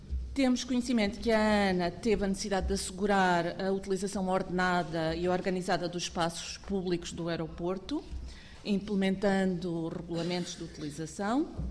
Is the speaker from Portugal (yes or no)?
yes; Faro, Portugal; sou de Faro e conheço a realidade e passo ali pela zona do aeroporto, pela freguesia de Montenegro.